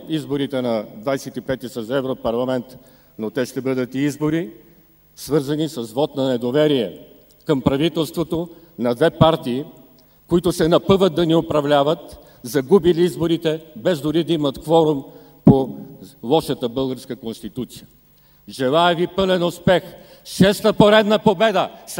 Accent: Sofia, Sofia City, Bulgaria; Аз съм бил наред с това, че съм софиянец

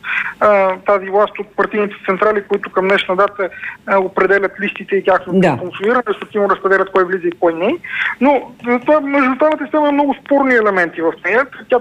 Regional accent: Vidin, Vidin Province, Bulgaria; понеже съм от Видин, там познавам района си много добре.

